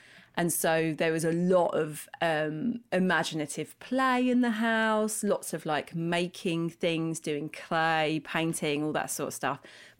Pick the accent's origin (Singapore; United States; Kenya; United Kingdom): United Kingdom; London; So I'm from London and grew up in London, in North London. And I've got three siblings, so one of four.